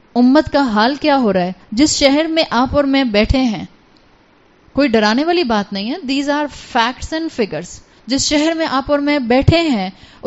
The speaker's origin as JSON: {"language": "Urdu", "town": "Lahore", "region": "Punjab", "country": "Pakistan", "lives_now": "Karachi, Pakistan", "said": "میں تو خیر لاہور سے ہوں تو لاہور میں ہمیشہ بارشیں بہت ہوتی تھیں، کراچی آ کر ہم نے محسوس کیا کہ یہاں بارشیں کم ہوتی ہیں."}